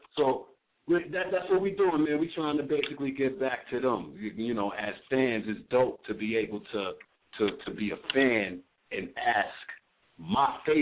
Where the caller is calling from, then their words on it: Brooklyn, New York, United States; Yo, what's good … Brooklyn's in the building.